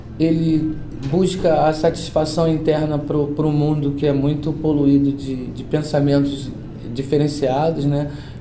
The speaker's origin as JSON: {"language": "Portuguese", "region": "Rio de Janeiro", "country": "Brazil", "said": "Eu sou do Rio de Janeiro, né?"}